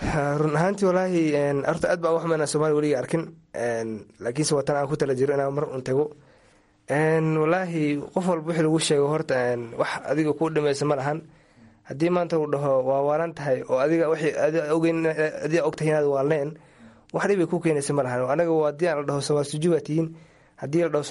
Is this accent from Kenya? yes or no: yes; Kenya; mid ugu hore horta aan waxaan ku dhashay waddanka Kenya midalla waa tan iyo 26 iska dhe ayaan joogaa waddanka Kenya oo aan ku soo barbaaray